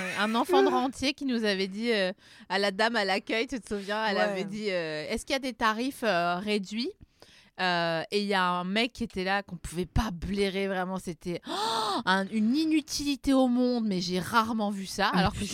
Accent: Grand Est, France; Et comme je viens des Vosges

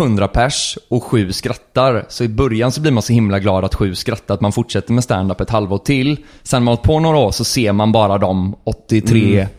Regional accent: Gothenburg, Västra Götaland County, Sweden; Ja, jag är från Göteborg

